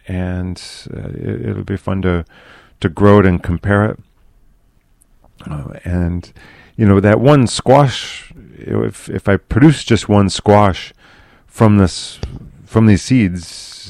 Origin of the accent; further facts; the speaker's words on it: Rome, New York, United States; When I was a kid growing up in Rome, New York